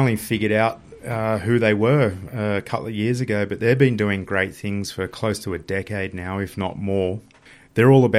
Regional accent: Invergowrie, New South Wales, Australia; So I grew up in Invergarry, but born and bred local

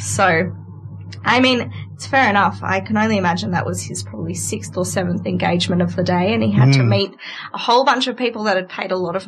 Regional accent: Armidale, New South Wales, Australia; and here I was from Armidale.

